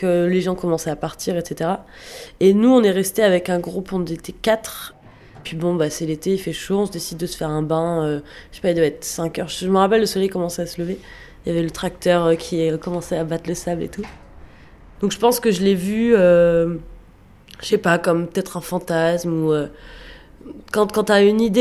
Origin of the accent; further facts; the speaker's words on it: Biarritz, Nouvelle-Aquitaine, France; Moi, je viens de Biarritz, où il y a beaucoup, beaucoup de touristes qui viennent